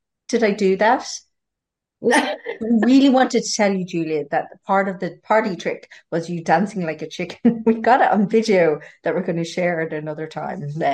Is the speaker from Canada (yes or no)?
no; Ireland; So, growing up in Ireland, most people Roman Catholic, and that would be a very Roman Catholic tradition that the soul gets trapped in the body